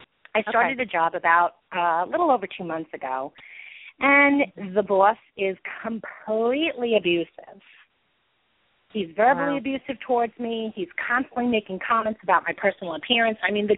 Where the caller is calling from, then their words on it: New York, United States; I'm calling from New York as well.